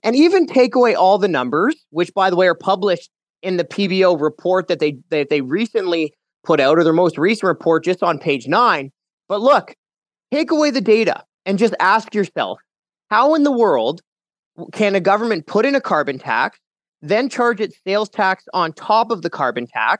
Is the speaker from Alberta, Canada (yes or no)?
yes; Alberta, Canada; I'm from Alberta